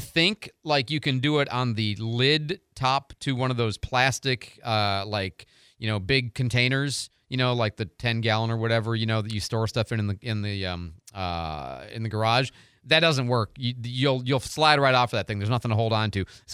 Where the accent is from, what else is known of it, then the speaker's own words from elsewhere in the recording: Midwest, United States; I mean, I have a sled because I'm from the Midwest